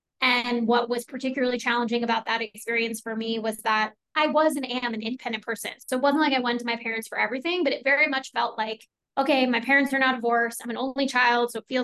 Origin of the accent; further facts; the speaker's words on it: New York City, New York, United States; So I'm a born and bred New Yorker. I grew up on the Upper West Side in Manhattan and I did all the right things, as you mentioned.